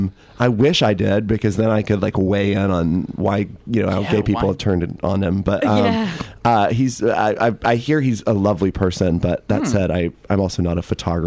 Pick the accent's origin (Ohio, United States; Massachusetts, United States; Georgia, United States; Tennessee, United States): Georgia, United States; Rome; I grew up in the South in Georgia.